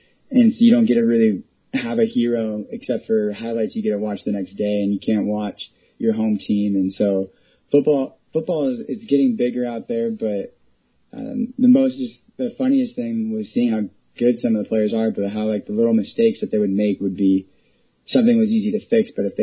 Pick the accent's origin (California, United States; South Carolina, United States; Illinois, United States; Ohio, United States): California, United States; San Diego; San Diego. Born and raised in San Diego, yep.